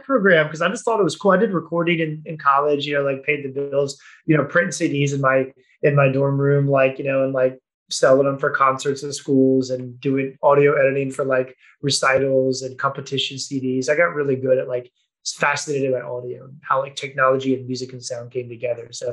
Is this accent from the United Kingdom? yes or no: no; Virginia, United States; I grew up in Virginia.